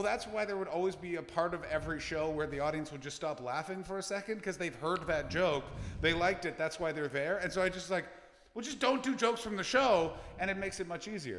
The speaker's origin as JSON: {"language": "English", "country": "Canada", "said": "although I'm Canadian"}